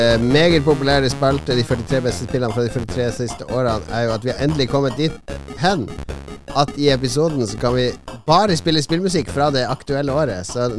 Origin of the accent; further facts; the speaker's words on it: Northern Norway, Norway; Jeg er født i Nord-Norge.